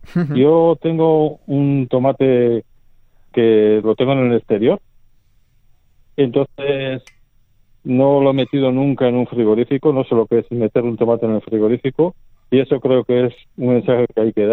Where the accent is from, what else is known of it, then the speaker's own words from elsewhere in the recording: Aretxabaleta, Basque Country, Spain; Sí, bueno, al final es el tomate de mi pueblo. Yo soy de Arechavaleta.